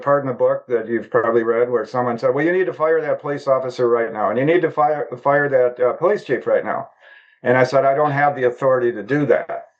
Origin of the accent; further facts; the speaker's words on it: Wisconsin, United States; Wisconsin. So literally everything that was important and happening in America that year was happening in my hometown of about 49 to 50,000 people.